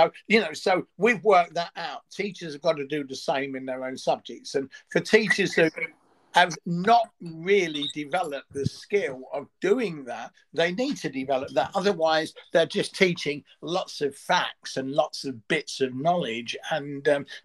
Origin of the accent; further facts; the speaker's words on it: East London, London, United Kingdom; okay, remember I'm from East London